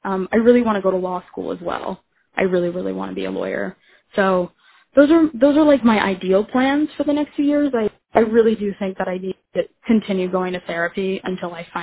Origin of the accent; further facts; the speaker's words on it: Cleveland, Ohio, United States; I'm from Cleveland